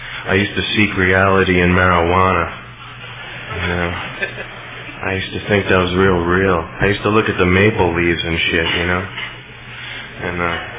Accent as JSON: {"language": "English", "region": "New York", "country": "United States", "said": "I am from New York, and it's like when I went back there for Christmas"}